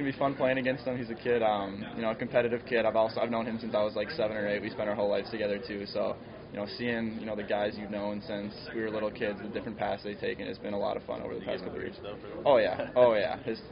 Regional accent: Minnesota, United States; Well, growing up in Minnesota, it's kind of religion there, much like it is in Winnipeg, I'm sure.

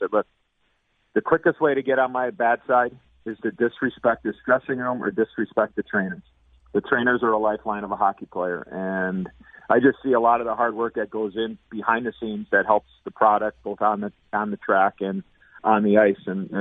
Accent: Chicago, Illinois, United States; my passion for horse racing started as a young kid when I was 12 years old, growing up in Chicago

